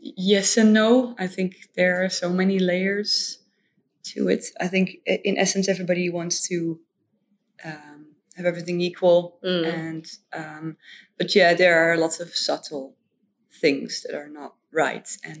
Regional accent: Netherlands; English is a second language; now in Edinburgh, United Kingdom; So I'm a paleontologist from the Netherlands. I'm now in Edinburgh

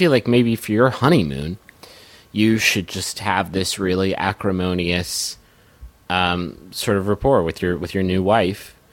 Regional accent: Colorado, United States; Every once in a while, I slip into an English accent, even though I was born and raised in Colorado.

